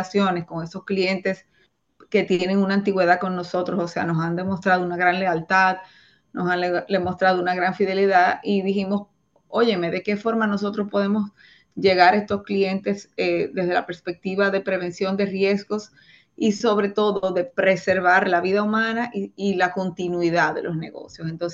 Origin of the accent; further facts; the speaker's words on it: Dominican Republic; donde no necesariamente nosotros como dominicanos tenemos las medidas